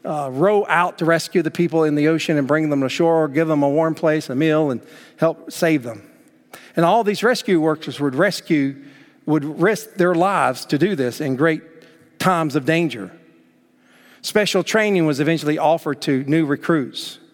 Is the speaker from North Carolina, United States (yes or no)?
yes; Greensboro, North Carolina, United States; When I grew up in Greensboro, my church was one of the most strongest churches in that city.